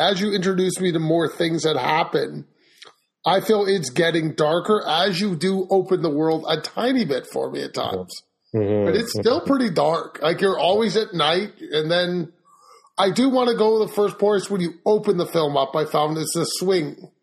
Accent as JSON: {"language": "English", "country": "Canada", "said": "It makes me happy being Canadian."}